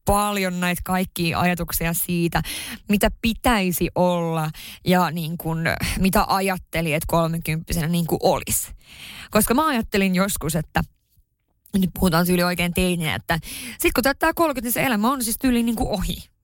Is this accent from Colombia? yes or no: no; Haparanda, Norrbotten County, Sweden; mä oon pohjoisesta kotoisin, tarkemmin Haaparannasta. Siellä se asuu se joku, mitä, 10-15 000 ihmistä. Ja siellä on kuitenkin asunut siihen lukiovuosiin saakka